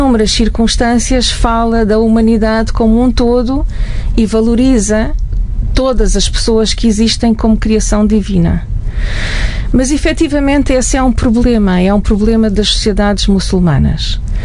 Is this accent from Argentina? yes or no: no; Mozambique; now in Portugal; pessoas como eu, portuguesas, em primeiro lugar, emigradas de Moçambique, que quando ainda Moçambique era uma colónia portuguesa